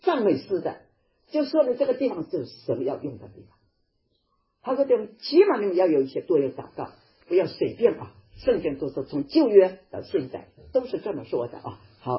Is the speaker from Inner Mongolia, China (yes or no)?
no; Wenzhou, Zhejiang, China; 所以我们温州人比较也是这方面有负担啊。